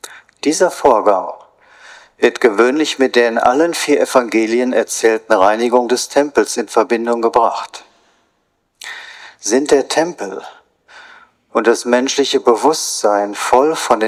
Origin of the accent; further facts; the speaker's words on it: North Rhine-Westphalia, Germany; meiner Heimat, dem Münsterland, wo alles flach ist, in der Nähe der Niederlande.